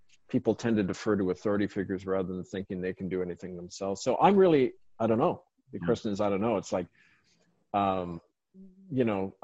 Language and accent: English; Missouri, United States; You know, it's like, I'm from Missouri, right?